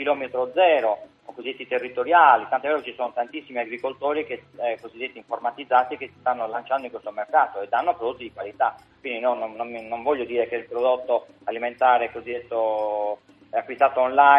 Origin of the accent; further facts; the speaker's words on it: Sardinia, Italy; Sono sardo.